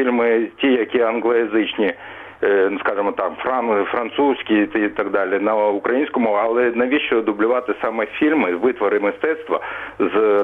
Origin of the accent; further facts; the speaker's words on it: Kyiv, Ukraine; Я сам з Києва.